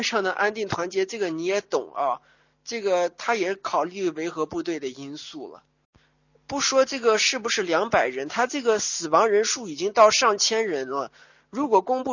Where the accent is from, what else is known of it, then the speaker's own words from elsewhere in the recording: Xinjiang, China; 我就是土生土长的新疆汉族人，